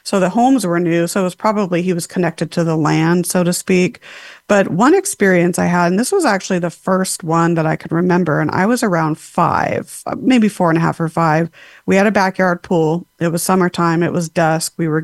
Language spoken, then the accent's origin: English; Huntington Beach, California, United States; born there; also born or lived in Las Vegas; So I was born in Huntington Beach, and then my I'm an only child. And so then my parents and I moved out to Las Vegas for a few years.